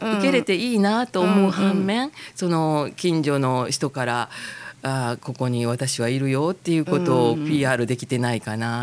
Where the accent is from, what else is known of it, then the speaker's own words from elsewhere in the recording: Aioi, Hyogo, Japan; この相生市、はい、生まれ育った相生市で、うんうん、普通に暮らしたいっていう気持ちで